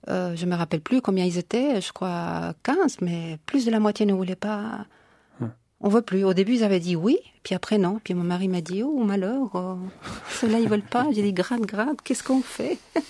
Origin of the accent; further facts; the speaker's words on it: Spain; first language Spanish; French is a second language; les autres qui viennent du Portugal ou l'Espagne, bon, pour l'Espagne c'était facile parce que c'est ma langue maternelle.